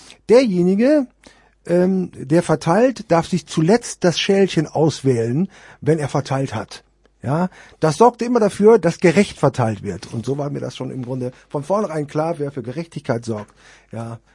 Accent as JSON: {"language": "German", "town": "Meppen", "region": "Lower Saxony", "country": "Germany", "tie": "born or raised there", "said": "Ich bin ja nicht nur im katholischen Elternhaus aufgewachsen, sondern ich bin auch im Maristenkloster dann aufgewachsen. Dort habe ich auch mein Abitur gemacht in Meppen. Ja, und das war ein katholisches Internat."}